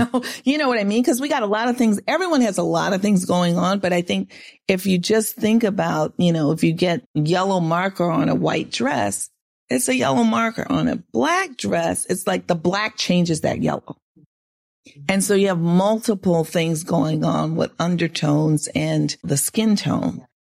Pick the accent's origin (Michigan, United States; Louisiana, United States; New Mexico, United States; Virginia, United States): Louisiana, United States; New Orleans; And well, growing up in New Orleans too, it's like, you know, the ability to keep your hair into any kind of anything was like hopeless.